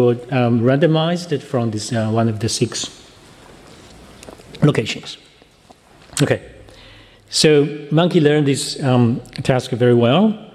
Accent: Shanghai, China; welcome to Shanghai, I'm from Shanghai.

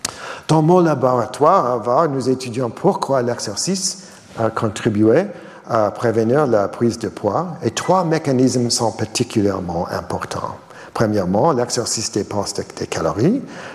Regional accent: Boston, Massachusetts, United States; Voici une étude de ma ville natale, Boston, qui montre cet effet sur 160 policiers en surpoids et ou obèses.

